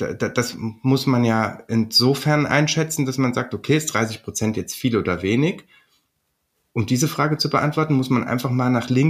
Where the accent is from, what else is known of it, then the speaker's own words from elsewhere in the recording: Germany; Bezahlen wir als Deutsche, wenn man das so sagen kann, bezahlen wir jetzt eigentlich viel oder wenig Steuern?